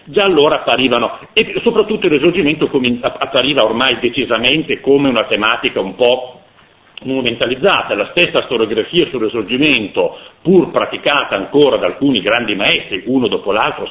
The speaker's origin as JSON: {"language": "Italian", "town": "Turin", "region": "Piedmont", "country": "Italy", "tie": "born or raised there", "said": "nato e cresciuto e formatosi a Torino, dove in qualche modo le vie, le strade, i luoghi grondano di risorgimento"}